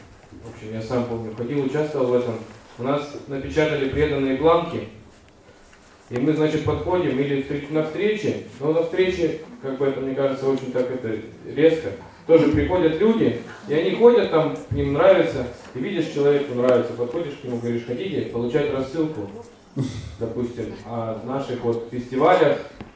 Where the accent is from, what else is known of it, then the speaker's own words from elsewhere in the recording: Chelyabinsk, Chelyabinsk Oblast, Russia; Вот я из Челябинска.